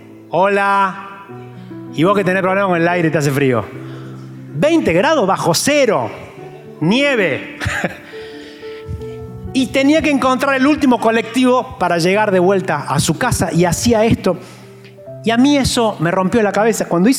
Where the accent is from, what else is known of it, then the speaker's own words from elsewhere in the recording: Comodoro Rivadavia, Chubut, Argentina; born there; esa escena es en el sur donde yo nací, en Comodoro Rivadavia, en la provincia de Chubut.